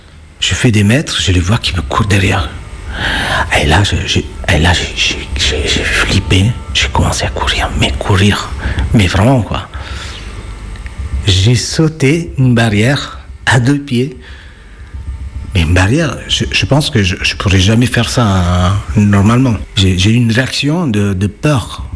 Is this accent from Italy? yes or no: yes; Naples, Campania, Italy; French is a second language; now in Lyon, France; je suis italien. Napolitain même, et je suis musicien intermittent en spectacle en France depuis 2016.